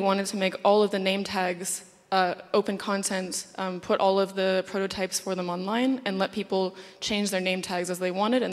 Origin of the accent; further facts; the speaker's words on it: Las Vegas, Nevada, United States; also born or lived in Vancouver; I have a kind of weird accent. I'm a bit of a foreigner. I am Canadian from Vancouver, but I grew up in the post-industrial wastelands of Las Vegas